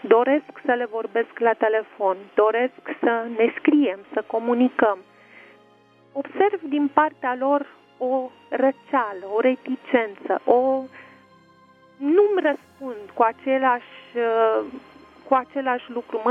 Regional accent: Sibiu, Sibiu County, Romania; born there; also born or lived in Bucharest; Ei, de ca origine, sunt din Botoșani, eu m-am născut în Sibiu. Am trăit 20 și ceva de ani în București, dar dorința mea din totdeauna, de când am trăit în București, a fost să mă reîntorc pe meleagurile natale.

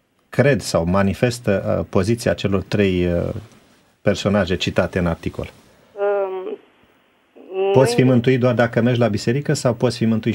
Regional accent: Romania; Da, noi ca români, când spunem români, automat cine nu e ortodox nu e român. Asta este o prejudecată pe care am simțit-o de multe ori în țara noastră.

